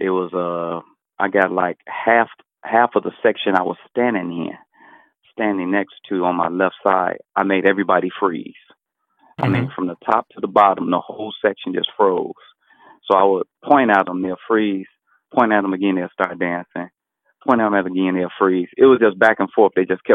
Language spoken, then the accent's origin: English; Detroit, Michigan, United States; Yeah, I was born and raised in Detroit. Never left. I'm 51 years old now.